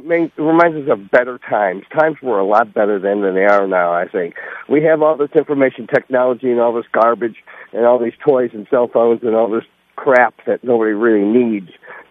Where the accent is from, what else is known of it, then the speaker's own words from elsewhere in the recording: Cleveland, Ohio, United States; No, sir. I grew up in Cleveland, Ohio.